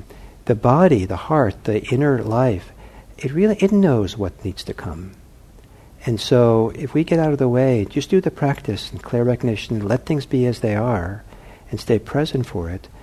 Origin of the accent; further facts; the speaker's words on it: Norway; also born or lived in Italy; And I'm from Norway, right? So I don't know. And I lived in Italy growing up.